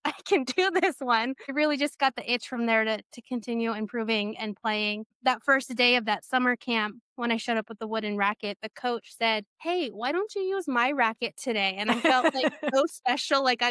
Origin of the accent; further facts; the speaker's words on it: Silver City, New Mexico, United States; Yes. I grew up in Silver City, New Mexico.